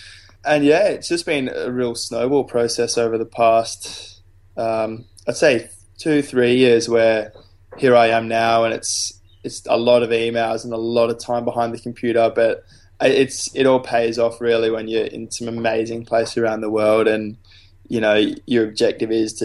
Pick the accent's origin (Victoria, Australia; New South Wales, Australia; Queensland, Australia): New South Wales, Australia; Sydney; So I grew up near Manly Beach in Sydney, Australia.